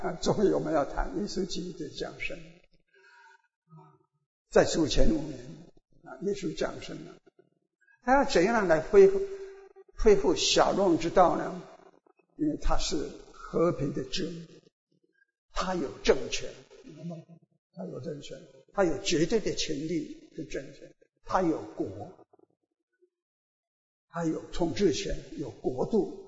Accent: United States; Chinese is a second language; 由我们美国人参与，由我们美国人赞助的战争

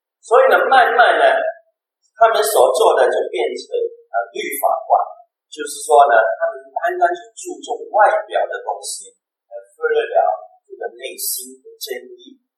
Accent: Guangdong, China; 然后呢，我们广东话叫抽税，然后又抽水啊

